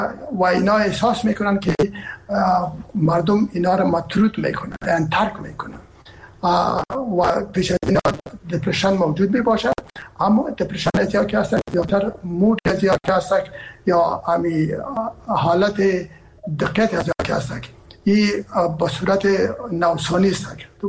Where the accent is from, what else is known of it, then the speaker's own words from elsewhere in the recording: Herat, Afghanistan; ما که هستم از هرات هستم و پدر و مادر بعد هرات هستن